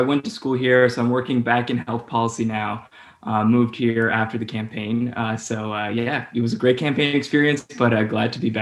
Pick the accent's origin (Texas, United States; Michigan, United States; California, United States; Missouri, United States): California, United States; I grew up in California in the Bay Area, so totally different than the Bay or D.C.